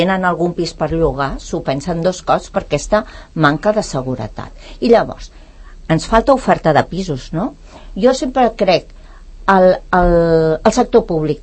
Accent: Santa Coloma de Gramenet, Catalonia, Spain; born there; t'estic parlant que jo vaig néixer a Santa Coloma de Gramenet, no vaig néixer a ningú poble de rics, eh?

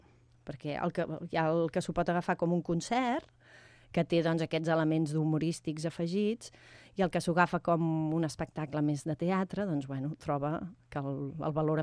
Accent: Tarragona, Catalonia, Spain; jo sóc filla de Tarragona

